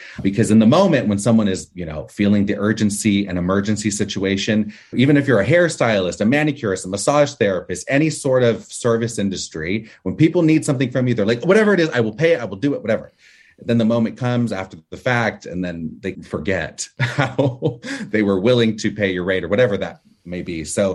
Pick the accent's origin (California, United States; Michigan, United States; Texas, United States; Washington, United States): California, United States; I had a leg up because I grew up in Los Angeles or Orange County, but Los Angeles is 45 minutes to an hour away.